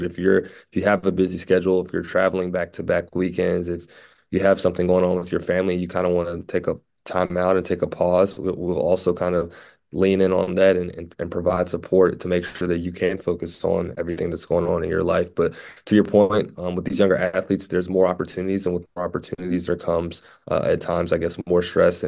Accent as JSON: {"language": "English", "region": "Virginia", "country": "United States", "said": "whether that's saying I'm from Virginia and maybe they play Virginia Tech at some point"}